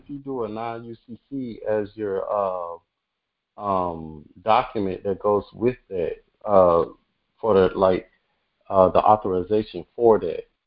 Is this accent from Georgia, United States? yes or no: yes; Georgia, United States; I'm from Georgia.